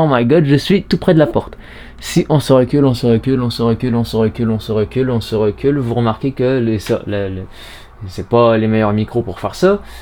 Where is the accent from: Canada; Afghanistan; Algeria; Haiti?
Canada; à peu près 240 et quelques par chez nous au Canada.